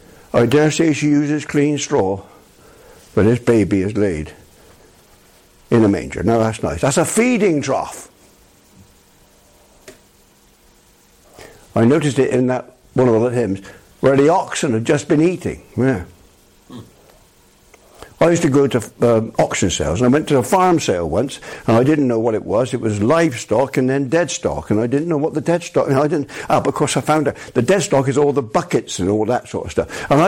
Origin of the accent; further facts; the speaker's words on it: Bristol, South West England, United Kingdom; born there; Now, I was born in Southmead Hospital, and I lived the first 9 years of my life in a condemned house, condemned as unfit for human habitation.